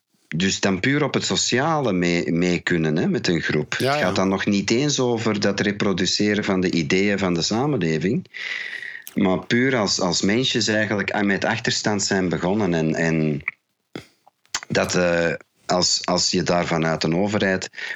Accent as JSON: {"language": "Dutch", "town": "Ghent", "region": "East Flanders", "country": "Belgium", "said": "Ik ben niet alleen Belg, maar ik ben ook Vlaming. Ik ben niet alleen Vlaming, ik ben ook van Gent. Ik ben niet alleen van Gent, ik ben ook van de Stasistraat. Ik ben niet van de Stasistraat van Gent. Ik ben van de even nummers van de Stasistraat van Gent."}